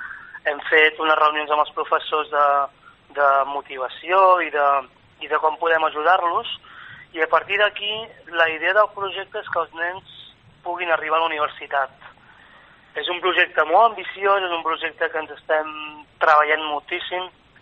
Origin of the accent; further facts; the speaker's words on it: Calella, Catalonia, Spain; sort d'haver nascut a un gran poble, no? Ja sembla que els últims anys no puc estar gairebé mai en el meu poble